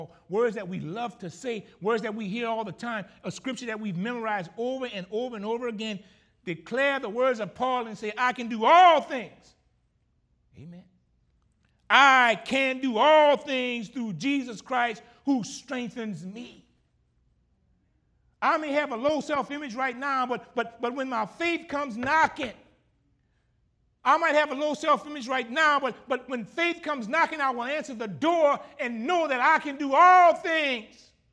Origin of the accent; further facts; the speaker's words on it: Graham, United States; growing up in Graham, said sometimes cows used to be in the street